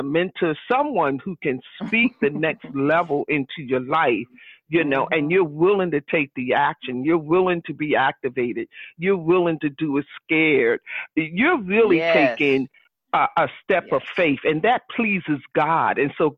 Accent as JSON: {"language": "English", "town": "Philadelphia", "region": "Pennsylvania", "country": "United States", "tie": "born or raised there", "said": "And then we loop back around to my hometown, the city of brotherly love and sisterly affection, Philadelphia, Pennsylvania"}